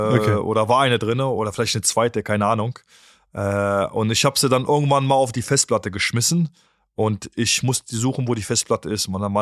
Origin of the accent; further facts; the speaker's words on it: Germany; also born or lived in Poland; Ich bin in Deutschland groß geworden, ist vielleicht zu viel gesagt. Ich bin ja in Polen, habe ich die ersten Schritte gemacht